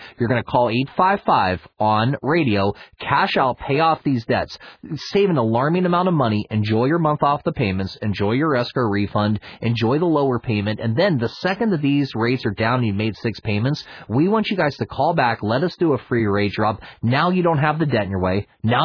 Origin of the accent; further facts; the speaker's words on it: Pittsburgh, Pennsylvania, United States; I'm from Pittsburgh, Pennsylvania. We have cop-out pierogies and perfect Polish-style dumplings.